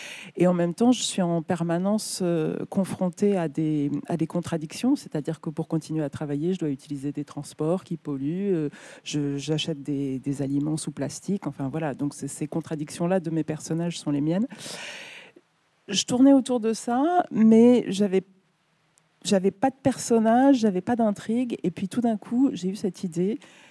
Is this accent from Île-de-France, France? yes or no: yes; Paris, Île-de-France, France; Je suis parisienne, j'ai grandi à Paris, j'ai fait mes études là